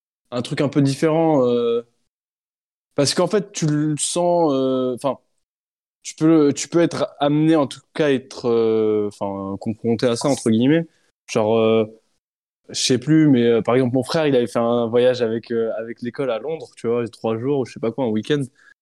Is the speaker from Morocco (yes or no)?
yes; Morocco; moi je disais bah j'ai le passeport marocain, tu vois, enfin je suis marocain.